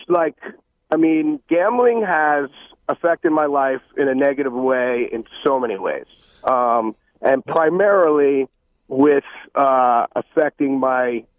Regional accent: New York, United States; I grew up in Rockland County and got a bookie, local guy.

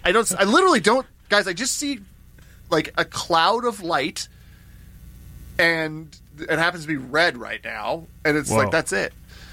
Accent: United States; I'm definitely an American citizen. Not an alien.

